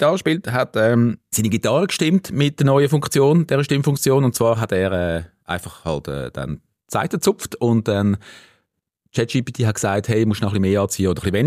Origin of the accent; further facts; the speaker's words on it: Zurich, Switzerland; accent: Mittelland dialect; also ich bin ja Zürcher, für mich ist das normal, für andere Schweizer wahrscheinlich nicht. Aber es ist so ein bisschen der Mittelland-Dialekt, so, der weit verbreitet ist